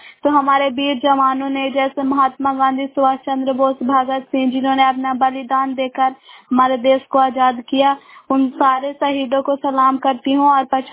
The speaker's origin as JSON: {"language": "Hindi", "town": "Bairiganj", "region": "Bihar", "country": "India", "said": "ग्राम बैरीगंज post Makrata जिला नालंदा की निवासी हूँ।"}